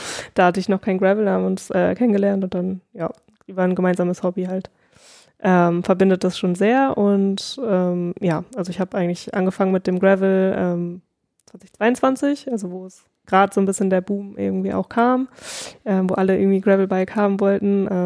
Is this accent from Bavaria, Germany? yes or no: no; Kiel, Schleswig-Holstein, Germany; also ich komme aus Kiel, auch vom Meer und ich bin auch super gerne am Meer.